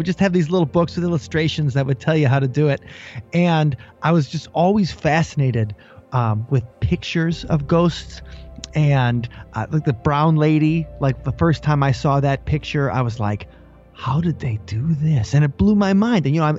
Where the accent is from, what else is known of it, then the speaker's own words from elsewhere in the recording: Milwaukee, Wisconsin, United States; And we grew up in the Milwaukee area, but you could pick up Chicago radio in Milwaukee because it's only 80 miles away.